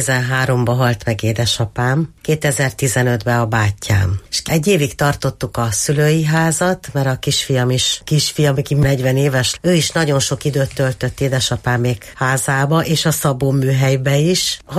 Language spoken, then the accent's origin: Hungarian; Győr, Győr-Moson-Sopron, Hungary; eladtuk a szülői házat, akkor én hosszú-hosszú évekig bármit álmodtam éjszaka, az állandóan a győrei szülőházamnak az udvarán, szobáiba játszódott